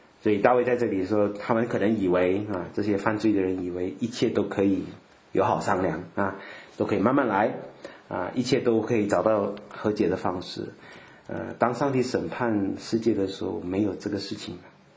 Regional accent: China; 就我们中国人也有啊

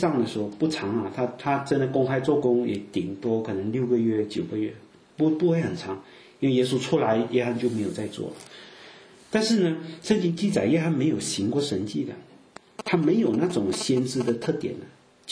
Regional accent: Fujian, China; accent: Fujianese; 我们福建话长是种植的意思啊

